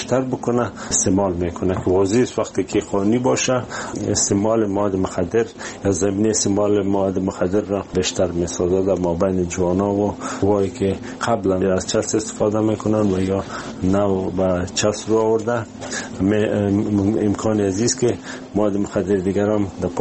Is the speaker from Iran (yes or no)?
no; Afghanistan; وقتی که میشنون که ما از افغانستان اومدیم